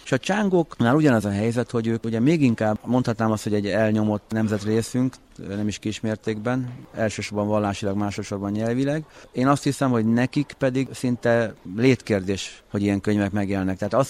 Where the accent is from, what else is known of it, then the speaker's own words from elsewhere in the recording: Tiszadada, Szabolcs-Szatmár-Bereg, Hungary; born there; én egy Tiszadada nevű kisfaluban születtem, egy Tiszaparton.